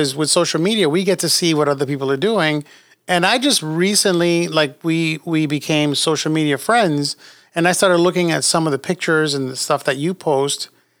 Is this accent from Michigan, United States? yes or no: no; New York, United States; And certainly when I was growing up in New York, and, you know, I ventured into cigars